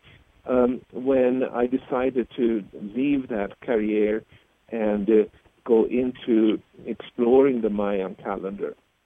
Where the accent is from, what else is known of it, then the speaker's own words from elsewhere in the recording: Stockholm, Stockholm County, Sweden; Well, I was born and raised in Stockholm in Sweden